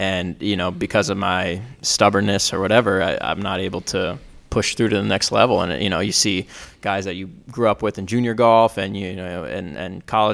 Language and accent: English; Jacksonville, Florida, United States; also born or lived in New York City; I was born in New York City. I lived in just outside New York City until I was 10. My parents worked in Manhattan, like I said, until I was 10. And then we moved down to Jacksonville.